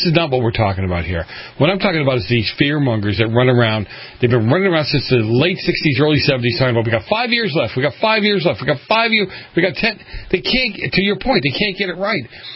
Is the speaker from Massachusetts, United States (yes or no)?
yes; Boston, Massachusetts, United States; When I grew up in Boston, and I was there for the blizzards of 78 and 79, you know, 15, 20-foot snowdrifts.